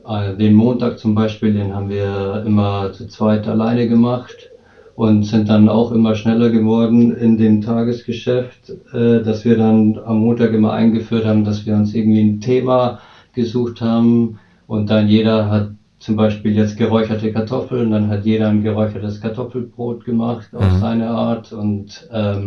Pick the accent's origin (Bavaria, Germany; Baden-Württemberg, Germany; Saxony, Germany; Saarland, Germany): Bavaria, Germany; Ingolstadt; Ich bin aus Ingolstadt und war 10 Jahre lang Koch